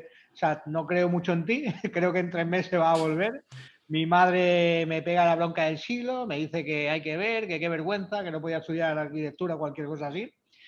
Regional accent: Marbella, Andalusia, Spain; born there; Sí, bueno, nací en Marbella.

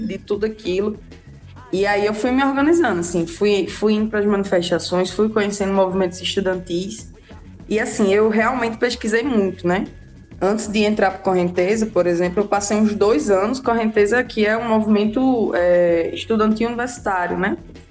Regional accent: Rio Grande do Norte, Brazil; moved away as an adult; now in Campina Grande, Brazil; eu sou do Rio Grande do Norte, né? Aí, em 2017, eu vim para Campina Grande fazer a universidade ali de licenciatura em Sociologia.

